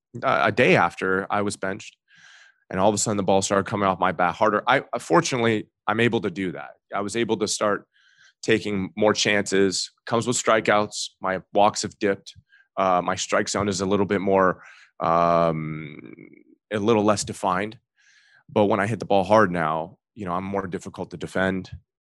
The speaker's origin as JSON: {"language": "English", "country": "Canada", "tie": "born or raised there"}